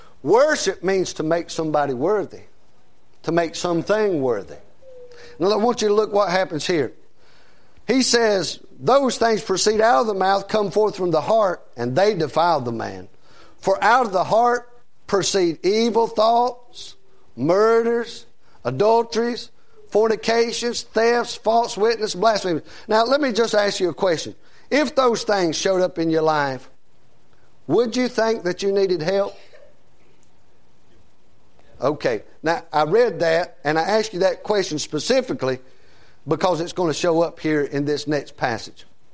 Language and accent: English; North Carolina, United States; Andy Griffith is from my hometown